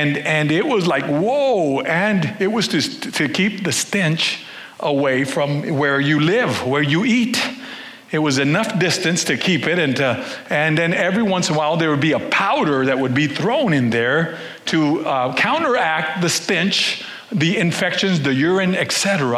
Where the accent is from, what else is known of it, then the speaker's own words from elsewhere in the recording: United States; I mean, I grew up here in the States, but during like November, December, January, we would go.